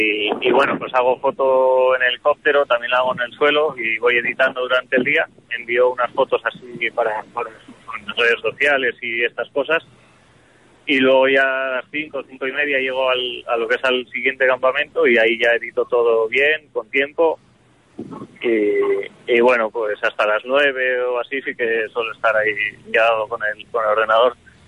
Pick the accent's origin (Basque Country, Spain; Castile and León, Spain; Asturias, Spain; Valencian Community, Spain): Asturias, Spain; Creo que soy el único asturiano